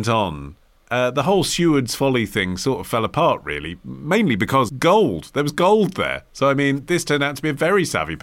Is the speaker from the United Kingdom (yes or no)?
yes; United Kingdom; I'm British.